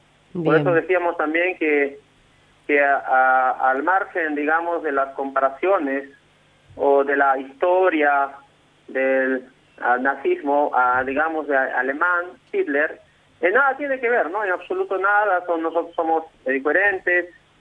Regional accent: Yungar, Ancash, Peru; Soy de Perú, del departamento de Ancash, provincia de Carhuaz, del distrito de Yungar.

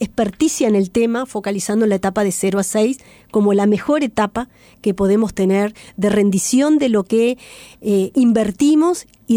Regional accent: Uruguay

